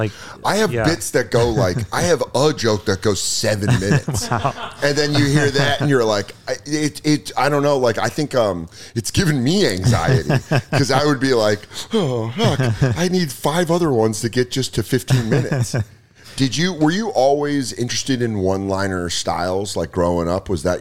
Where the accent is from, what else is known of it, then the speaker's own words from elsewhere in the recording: Denver, Colorado, United States; I mean, I'm from Denver, and it was like, I went to Anchorage. I was like, this is a tiny city.